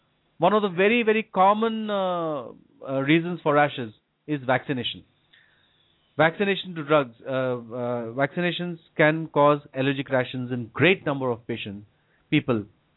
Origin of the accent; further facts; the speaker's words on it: India; I've been born and brought up in India. Right from birth, I've been here.